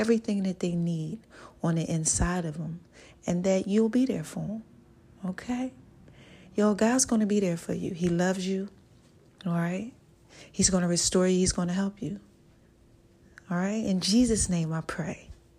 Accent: New Jersey, United States; Okay, I'm from New Jersey.

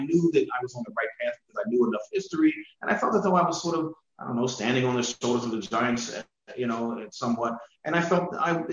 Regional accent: Pennsylvania, United States; now in Baltimore, United States; I'm not originally from Baltimore, I'm from Pennsylvania originally.

